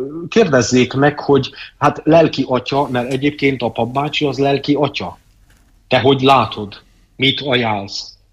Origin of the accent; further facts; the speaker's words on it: Csíkdelne, Harghita, Romania; milyen természetszerű volt az otthon Csigdelnén